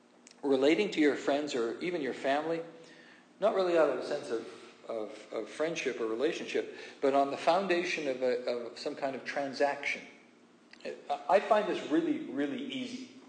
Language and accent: English; Kamloops, British Columbia, Canada; Now, in the church I grew up in Kamloops